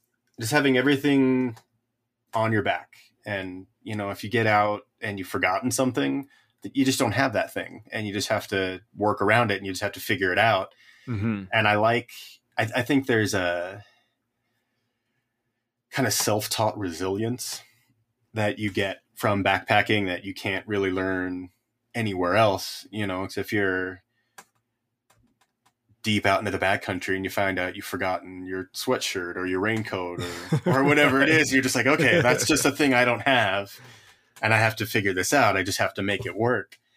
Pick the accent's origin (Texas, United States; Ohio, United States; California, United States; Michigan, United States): California, United States; I grew up in the Sierras, essentially.